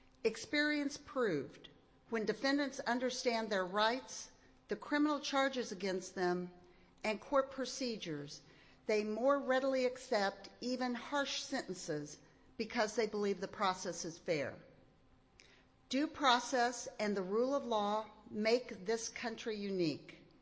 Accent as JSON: {"language": "English", "town": "Nevada", "region": "Missouri", "country": "United States", "tie": "born or raised there", "said": "I am proud to be a lifelong Missourian. I was born and raised in Nevada in Vernon County. I am a product of the public schools of this state"}